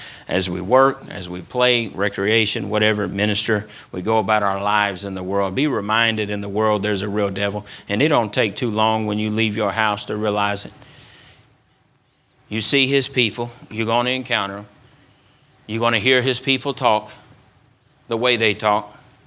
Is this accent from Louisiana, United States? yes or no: yes; Louisiana, United States; I was very narrow when I was growing up. It was Louisiana, and that's it. Louisiana, and that's it. That's about the only state I knew.